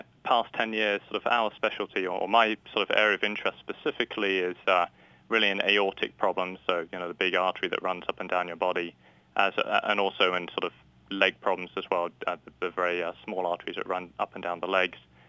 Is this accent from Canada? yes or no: no; United Kingdom; moved away as an adult; now in United States; I grew up in the United Kingdom, and about 12, 15 years ago, had the opportunity to come over and work at Johns Hopkins for sort of a training program.